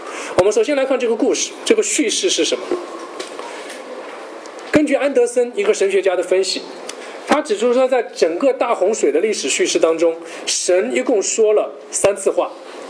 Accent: Hangzhou, Zhejiang, China; 我是杭州人，我从小就杭州人都会读一本书叫做西湖民间故事

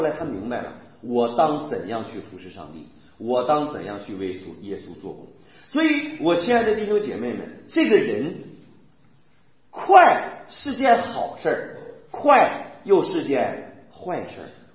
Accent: Northeast China, China; 用我们东北话讲

